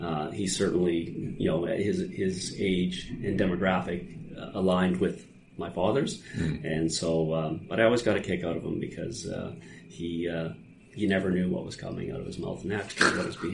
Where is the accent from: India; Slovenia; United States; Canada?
Canada; Saskatchewan; now in Nova Scotia, Canada; I grew up in Saskatchewan, and so I transplanted to Nova Scotia.